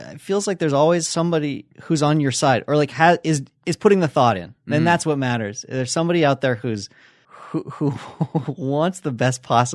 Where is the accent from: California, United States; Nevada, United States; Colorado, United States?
Colorado, United States; And I grew up in Colorado, came out here for college, met my wife there, and then started living out the American dream, basically.